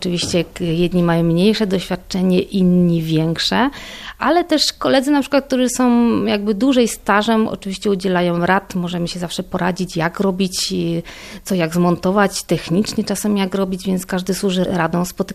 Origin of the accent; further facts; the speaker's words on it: Vienna, Austria; ja osobiście jestem z Wiednia